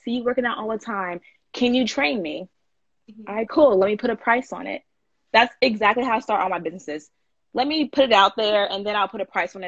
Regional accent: Oakland, California, United States; moved away as an adult; now in Houston, United States; I'm from Cali. So born and raised in Cali, Oakland to be exact. I came to Houston for college and I never left after.

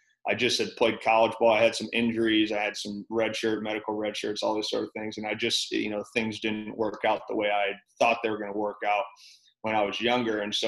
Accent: Michigan, United States; No, I grew up in Michigan. I went to Central Michigan. I transferred to Minnesota State.

